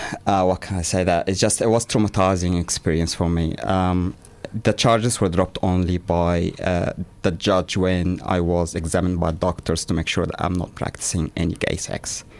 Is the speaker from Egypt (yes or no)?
yes; Egypt; I, as you know, I come from the Egyptian background, and being gay there, as you know, also, it's illegal.